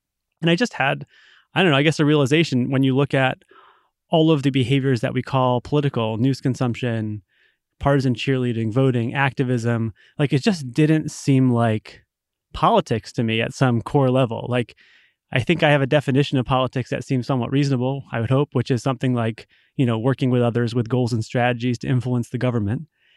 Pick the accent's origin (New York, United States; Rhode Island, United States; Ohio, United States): Rhode Island, United States; I grew up in Rhode Island in, you know, the 90s.